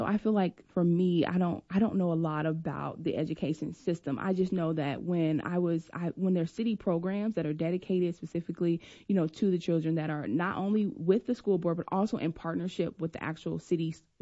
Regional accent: Chicago, Illinois, United States; You know, I'm from Chicago, where an area where gangs, drugs, and violence, you know, took a lot of the youth.

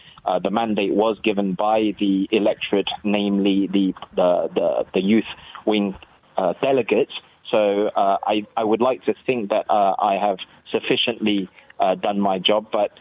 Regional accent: Perak, Malaysia; English is a second language; And in my home state, Perak, we were one of the earliest to have done so.

